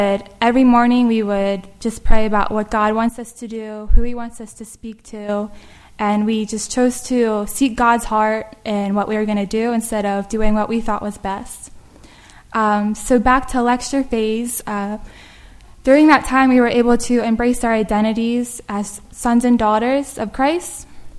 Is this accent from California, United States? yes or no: no; Lancaster, Pennsylvania, United States; I'm from Lancaster, Pennsylvania, and I grew up in Nottingham Missionary Baptist Church for 22 years.